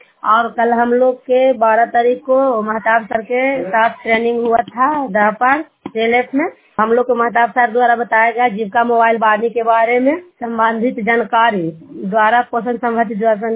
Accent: Bihar, India; घर कठम पूरा पोस्ट जयपुर थाना नूसरा जिला नालंदा के निवासी हूँ।

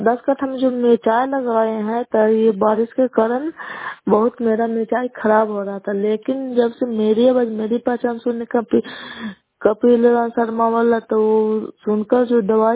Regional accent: Bihar, India; नालंदा जिला नगर नौसा ब्लॉक कैला पंचायत की निवासी हूँ।

